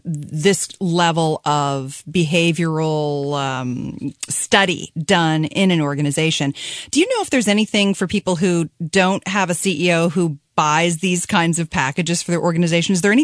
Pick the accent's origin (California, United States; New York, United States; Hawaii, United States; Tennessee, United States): California, United States; You know, I'm a Californian, Sean, so you know that I do kooky stuff.